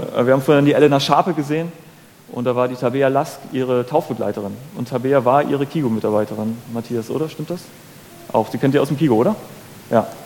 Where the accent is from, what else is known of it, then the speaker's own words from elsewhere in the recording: Northern Germany, Germany; Ich bin Norddeutscher, ich kann sowas eigentlich nicht.